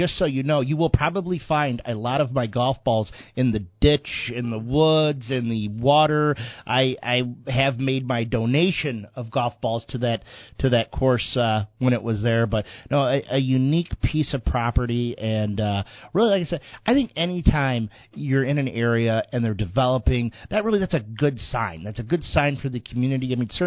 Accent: Battle Creek, Michigan, United States; I grew up in Battle Creek, so I didn't grow up in Holland.

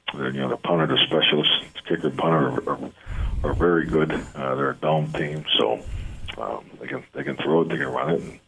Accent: Pittsburgh, Pennsylvania, United States; I grew up in Pittsburgh, and you know, I never left Pittsburgh until I went to college.

